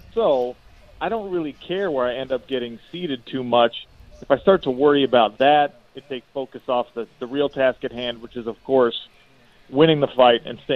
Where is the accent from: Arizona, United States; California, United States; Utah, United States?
Utah, United States; Salt Lake City; And my hometown University of Utah Utes are playing at the same time that I'm fighting.